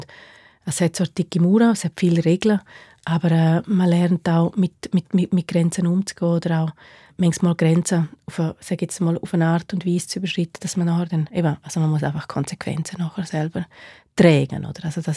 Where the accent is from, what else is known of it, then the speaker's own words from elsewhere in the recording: Domat/Ems, Graubünden, Switzerland; also born or lived in Disentis; Ich bin halt in Domadems aufgewachsen.